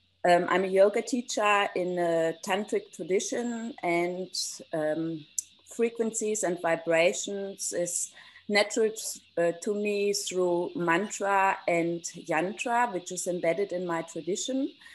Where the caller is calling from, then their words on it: Australia; Hello, everybody. I'm joining you from Australia, and very happy to be joining in even a week late, but very grateful that I can.